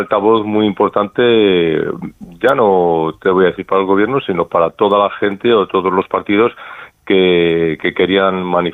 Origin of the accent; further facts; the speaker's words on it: Valladolid, Castile and León, Spain; yo soy de Valladolid, vivo aquí